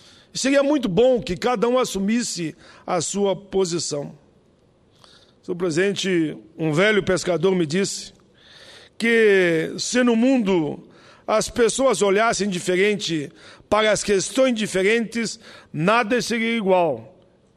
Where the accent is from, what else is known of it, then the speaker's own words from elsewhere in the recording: Caxias do Sul, Rio Grande do Sul, Brazil; born there; Como gaúcho, sou presidente, nascido lá em Caxias do Sul. Meus pais vieram de Bom Jesus.